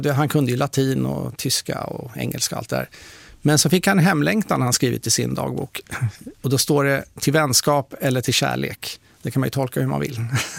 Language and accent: Swedish; Stockholm, Stockholm County, Sweden; Och tänkte att jag är från Stockholm, jag går omkring i Stockholm.